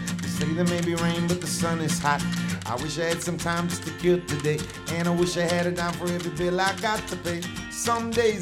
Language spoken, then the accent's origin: English; United States; I never thought as an American artist that it was my music to, you know, take on.